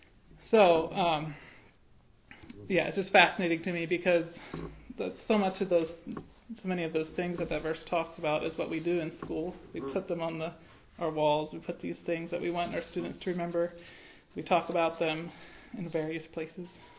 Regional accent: Ephrata, Pennsylvania, United States; I am from Ephrata, Pennsylvania.

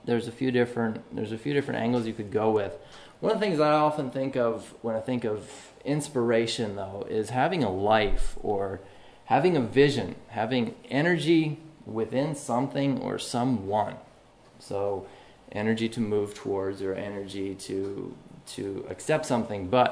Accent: Tennessee, United States; also born or lived in Pennsylvania; That probably means Pennsylvania to a lot of you. I was born there. I did not live there very long. I grew up mostly in Tennessee and other places around the world.

